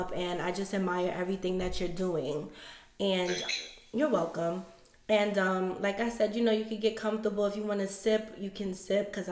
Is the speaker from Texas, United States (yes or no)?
no; New York City, New York, United States; Like, I feel like for me growing up, I'm from East Flatbush, Crown Heights area, and it's predominantly West Indian